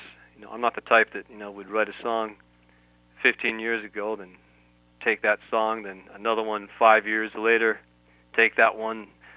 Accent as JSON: {"language": "English", "town": "Toronto", "region": "Ontario", "country": "Canada", "said": "Well, I'm from Toronto, Canada, so just north of the border"}